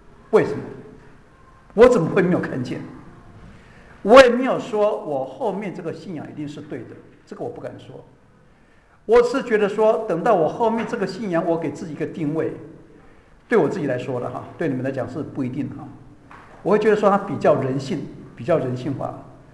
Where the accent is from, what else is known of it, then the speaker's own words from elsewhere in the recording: China; 就是我们中国人的智慧